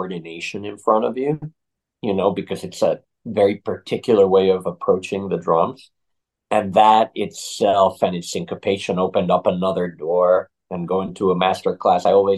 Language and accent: English; Mexico; And so all of that came to me growing up in Mexico.